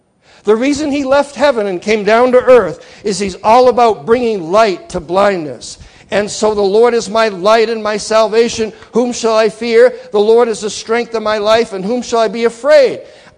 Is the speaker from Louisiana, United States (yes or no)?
no; Massachusetts, United States; I'm from Massachusetts, we parked the car up there, and Boston area, you'll probably notice that as I speak.